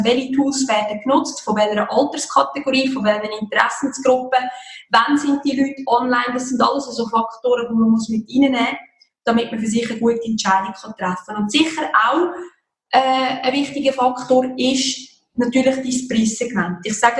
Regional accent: Lucerne, Switzerland; ich komme aus Luzern.

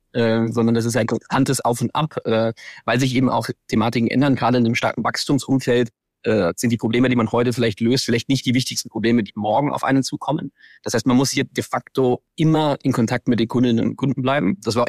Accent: Rhineland-Palatinate, Germany; Ich bin im wunderschönen Hunsrück aufgewachsen in Rheinland-Pfalz

